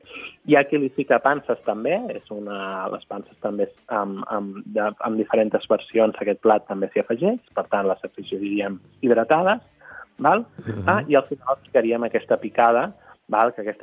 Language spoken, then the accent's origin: Catalan; Catalonia, Spain; Per tant, perquè veieu com som els catalans, no?